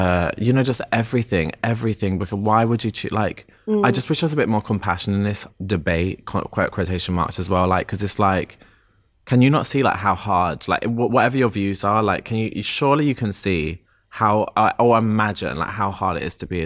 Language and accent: English; London, United Kingdom; growing up in London, your spidey senses go